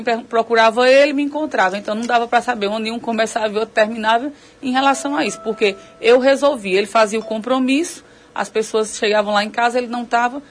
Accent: Lagoa do Barro, Pernambuco, Brazil; até porque nasci e moro na Lagoa do Barro, desde sempre.

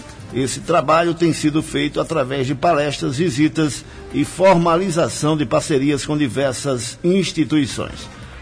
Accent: Northeast Region, Brazil; Eu nunca nem saí do Nordeste, como é que eu vou saber como é a cidade da Argentina? Nunca fui nem em São Paulo.

